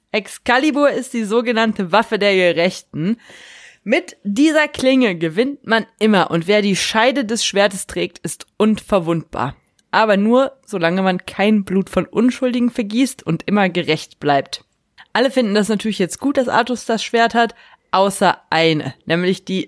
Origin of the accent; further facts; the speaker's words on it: North Rhine-Westphalia, Germany; Scherz, ich komme ja auch aus Westfalen.